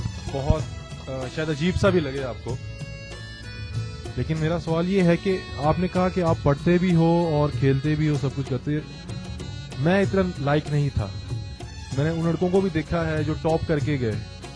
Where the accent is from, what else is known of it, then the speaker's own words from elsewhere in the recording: Saudi Arabia; میں یہاں سعودی عرب میں اپنے بچپن سے ہی ہوں.